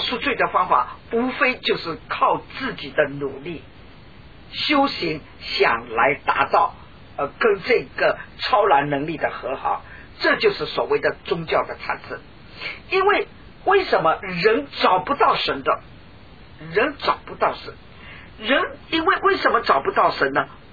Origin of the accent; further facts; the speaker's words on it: China; 我们中国人特别欢喜讲因果报应